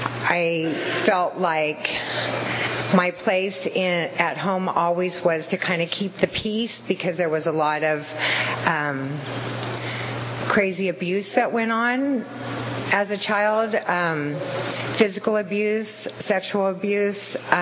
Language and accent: English; Fresno, California, United States; So I was born and raised in Fresno, and my mom was an absolute alcoholic drug addict